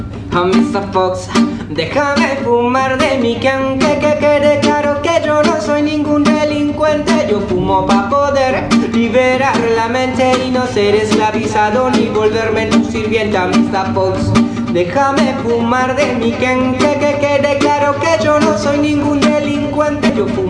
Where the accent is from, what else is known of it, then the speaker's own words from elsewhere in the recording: Peru; somos de Perú, tenemos amigos en común